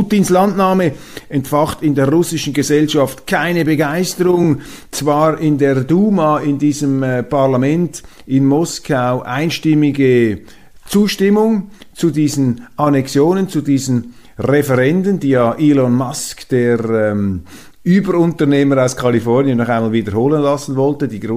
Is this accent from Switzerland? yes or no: yes; Switzerland; Als Schweizer hat man ja nicht romantische Veranlagung gegenüber gewissen Unternehmen.